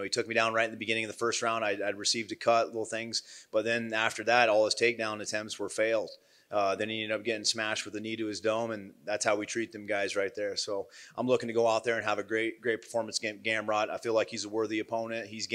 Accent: Midwest, United States; No, I love the fish. I'm from the Midwest, man.

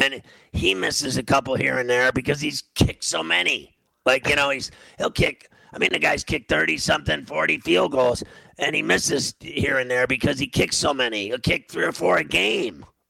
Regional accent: Pittsburgh, Pennsylvania, United States; Pittsburgh. Pittsburgh and Cleveland are the same absolute shackles of misery, weather-wise and everything else.

